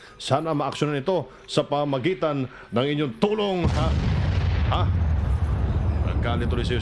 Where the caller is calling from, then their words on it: Biñan, Calabarzon, Philippines; talamak po ang weteng dito sa amin sa Barangay Timbao, Binyan, Laguna.